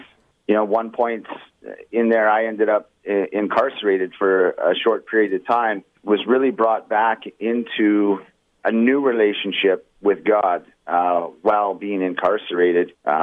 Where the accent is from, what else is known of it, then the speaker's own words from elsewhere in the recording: Millet, Alberta, Canada; also born or lived in Hay River, Northwest Territories / British Columbia; Right now, we're coming through Edmonton. It's where we're living right now. I was born up north in Hay River, Northwest Territories, okay. And moved around a little bit, BC and Alberta, and you know, mostly grew up in Millet, actually.